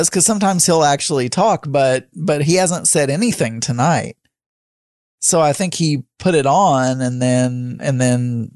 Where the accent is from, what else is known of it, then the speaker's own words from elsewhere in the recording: Arkansas, United States; I'm a very good swimmer and I'm from Arkansas.